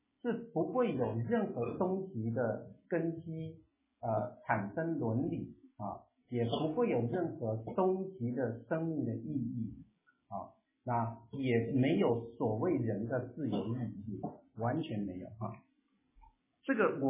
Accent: Taiwan; 那我们从台湾来的人大概都曾经要背过这些话

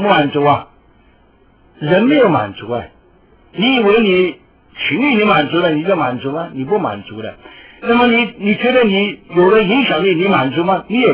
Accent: China; 现在对我们中国人呢，从前我们中国人呢，那些外交官呢，真难做啊

